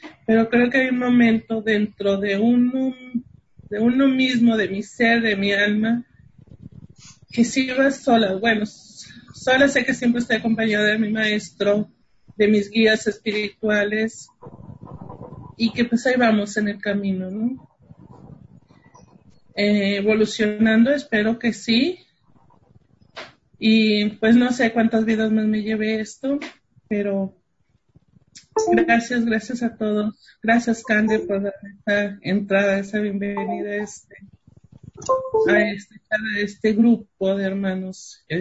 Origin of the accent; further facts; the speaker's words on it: Tijuana, Baja California, Mexico; de Tijuana.